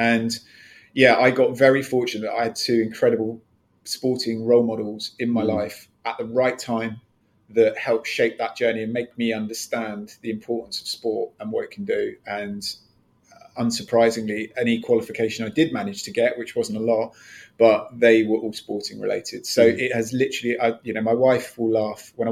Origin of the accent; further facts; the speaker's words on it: South West England, United Kingdom; down to Devon for a better life. And, you know, don't get me wrong, it's still where I deem home, where my accent's still very confused, and certainly why I support Plymouth.